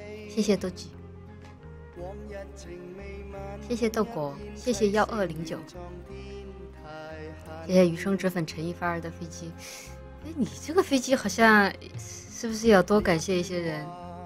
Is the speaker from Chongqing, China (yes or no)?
yes; Chongqing, China; 可能川渝地带像我们重庆人吃佐料吃的比较重嘛